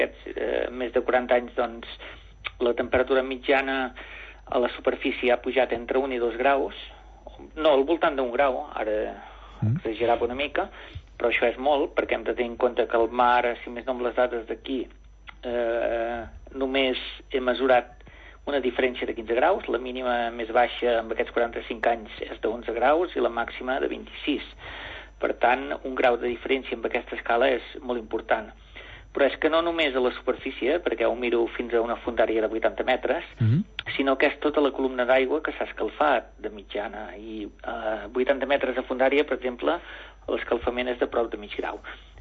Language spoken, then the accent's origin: Catalan; L'Estartit, Catalonia, Spain; born there; vaig néixer a l'Estartit i, i ja dic que a la meva família, doncs, els meus pares i avis eren pescadors